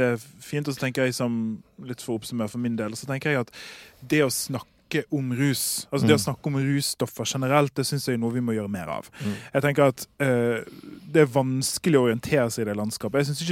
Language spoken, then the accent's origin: Norwegian; Sotra, Vestland, Norway; Når jeg vokste opp på Sotra